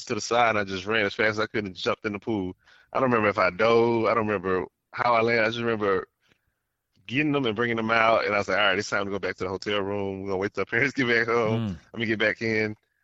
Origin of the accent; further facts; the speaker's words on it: Alabama, United States; also born or lived in Los Angeles, United States; They get the Lakers because I was born in L.A. I was raised in Alabama pretty much for most of my life.